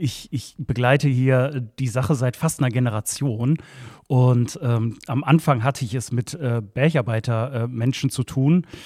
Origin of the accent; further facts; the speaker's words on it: Duisburg, North Rhine-Westphalia, Germany; Ich komme ja mitten aus dem Brennpunkt Marxloh, mitten in Duisburg.